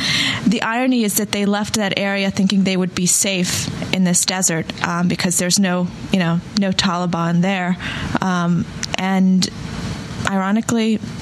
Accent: New York City, New York, United States; I was angry just as any New Yorker.

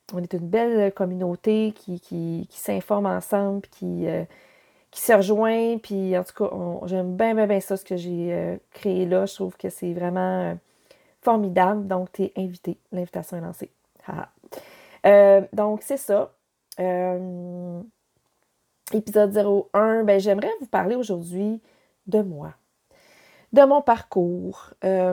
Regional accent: Kedgewick, New Brunswick, Canada; now in Quebec, Canada; moi, je viens du Nouveau-Brunswick, de Kedgewick, au nord du Nouveau-Brunswick, et collée sur le Québec, fait que c'est pour ça que j'ai pas d'accent. Mais j'en ai perdu. J'avais un petit peu d'accent de Kedjouikois. Mais là, j'en ai perdu. Je suis rendue une Québécoise.

